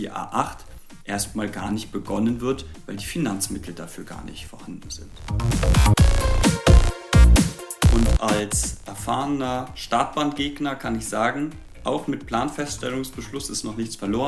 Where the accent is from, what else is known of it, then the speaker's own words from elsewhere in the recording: Freising, Bavaria, Germany; ich komme aus Freising